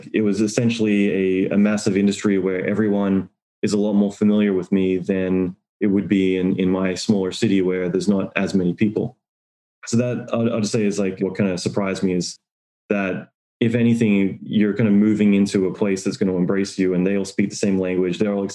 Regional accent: Australia; moved away as an adult; now in United States; I'm originally from Australia, but moving to the US

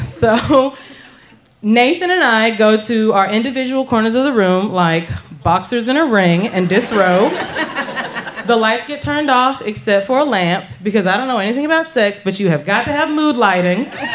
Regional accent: the South, United States; The small town that I grew up in the South was not conducive to any fantasies of being a teenage whore that I may have had.

